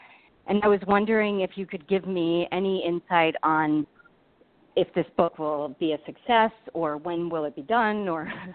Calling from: Arizona, United States

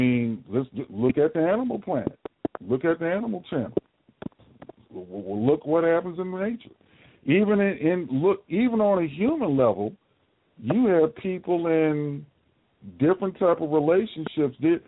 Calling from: Florida, United States; I'm calling from Florida.

